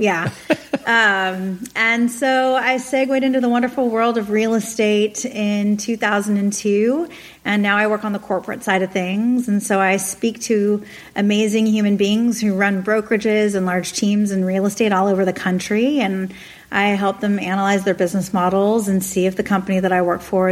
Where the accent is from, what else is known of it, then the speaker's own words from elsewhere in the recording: Los Angeles, California, United States; Yes, born and raised in Los Angeles. I'm a Valley girl.